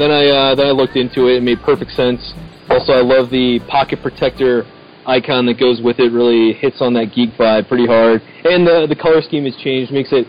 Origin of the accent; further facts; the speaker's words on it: Ireland; And I could be wearing a kilt, even though I'm Irish.